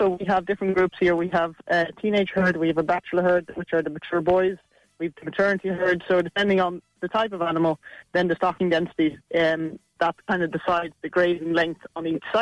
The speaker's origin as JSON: {"language": "English", "region": "Munster", "country": "Ireland", "tie": "born or raised there", "also_born_or_lived": "Netherlands", "said": "Originally from Holland, but reared in Clare."}